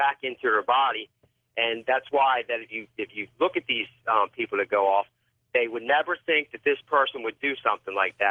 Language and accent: English; Newark, Delaware, United States; I'm from Newark, Delaware.